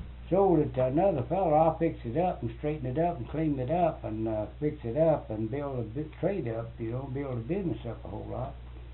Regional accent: Nauvoo, Alabama, United States; He was from Stevenson, Alabama, and I was from Nauvoo, Alabama.

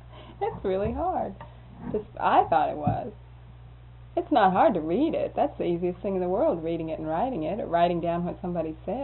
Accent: United States; They don't know that I'm American, but they know that I speak English. It's my first language.

